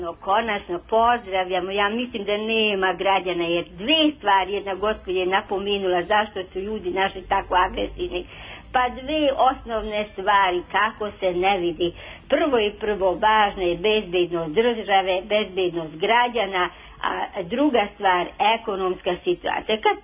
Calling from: Palić, Vojvodina, Serbia; also born or lived in Subotica; pa ja sam ovdje sa Palića. Pa, znate, ja imam 66 godina, od toga sam više od pola provela u centru grada Subotice, a drugu polovinu otprilike ovdje na Paliću

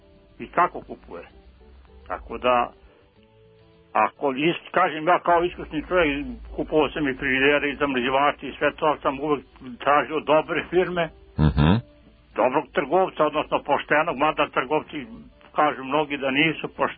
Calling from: Mihajlovac, Šumadija and Western Serbia, Serbia; Ja sam iz Mihajlovca, selo jedno kod Smedreva, možda ste čuli za to.

